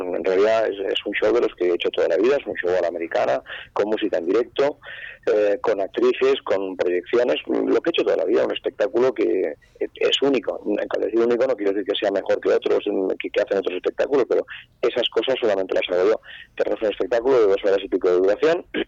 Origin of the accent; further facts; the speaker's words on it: Barcelona, Catalonia, Spain; solamente llegaban las imágenes del partido de Barcelona, de donde yo soy